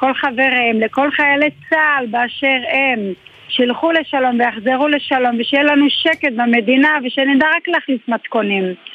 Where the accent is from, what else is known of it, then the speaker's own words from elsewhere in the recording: Ashdod, Southern District, Israel; also born or lived in Sde Uziyahu; אני במקור משדה עוזיה, אבל עליתי, באנו לאשדוד מאוד צעירים, אבל כן, אני במקור מאשדוד, הילדים גדלו באשדוד.